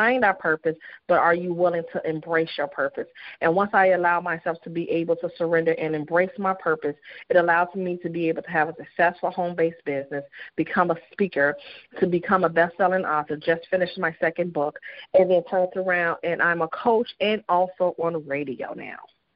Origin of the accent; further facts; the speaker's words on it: Chicago, Illinois, United States; I am from Chicago, Illinois.